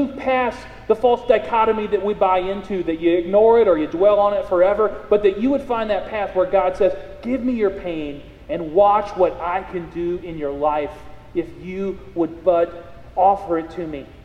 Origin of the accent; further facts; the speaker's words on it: Iowa, United States; I grew up in Iowa, and when we were little kids, we used to collect pop cans.